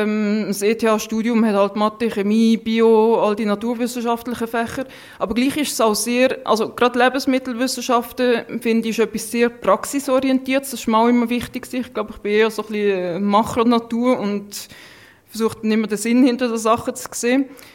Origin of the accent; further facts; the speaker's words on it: Lucerne, Switzerland; accent: mixed Swiss German dialect; also born or lived in Thurgau; mein Dialekt ist ein Mischmasch. Ich bin dann lang, also als Kind bin ich im Luzernischen aufgewachsen, habe dann auch eine Zeit lang im Wendlibuch gewohnt und später sind wir dann in Thurgau und haben dann in Kreuzlingen gewohnt. Da habe ich noch ein bisschen den Thurgauer Dialekt aufgenommen.